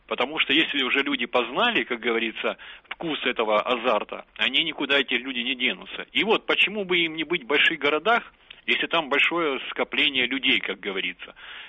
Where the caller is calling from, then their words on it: Krasnodar Krai, Russia; вот если вот я говорю сейчас из Краснодарского края